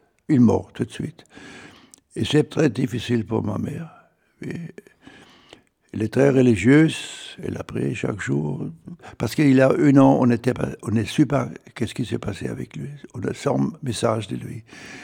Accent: Stuttgart, Baden-Württemberg, Germany; born there; French is a second language; je suis né à Stuttgart et c'était... 4 ans avant la guerre mondiale. Mon père était un pasteur protestant.

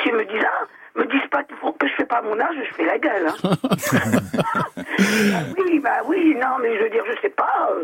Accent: Normandy, France; Je me baigne quand il fait très, très beau, je suis normande.

